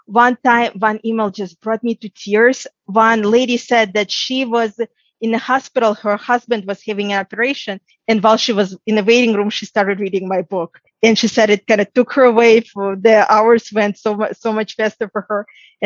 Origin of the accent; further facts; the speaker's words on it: Ukraine; I'm from Ukraine myself. I was born there.